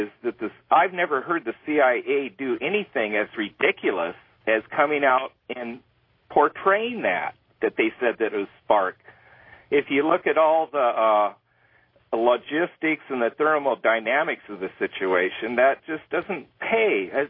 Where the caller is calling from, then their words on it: Lake Havasu City, Arizona, United States; I'm calling you from Lake Havasu, Arizona, but I also reside in Fontana.